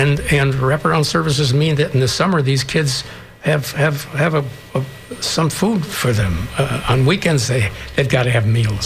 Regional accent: Midwest, United States; also born or lived in Long Island, New York; I was a superintendent in New York. I'm a Midwesterner. I came to the South a long time ago, and I love the South.

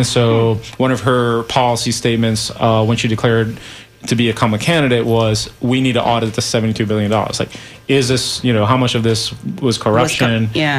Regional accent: Puerto Rico; obviously I'm from Puerto Rico and it's near and dear to my heart.

